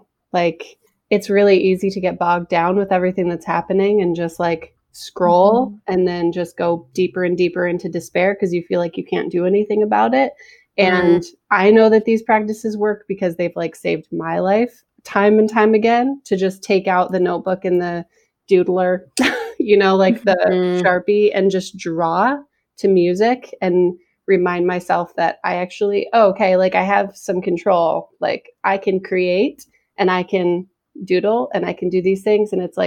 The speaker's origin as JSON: {"language": "English", "town": "Farmington", "region": "New York", "country": "United States", "tie": "born or raised there", "said": "So I'm from right outside of Rochester, New York, but I've been in upstate New York my whole life. I was raised in like a very rural, actually the town that I'm from is called Farmington."}